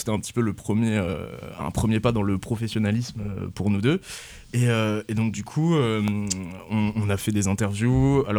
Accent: Moëlan-sur-Mer, Brittany, France; on vient d'une petite ville du Finistère Sud qui s'appelle Mouëlan-sur-Mer.

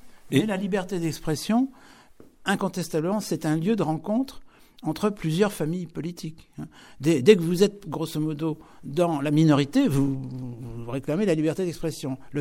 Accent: Rennes, Brittany, France; also born or lived in Fougères; je suis né à Fougères, j'ai grandi à Rennes, dans une atmosphère catholique.

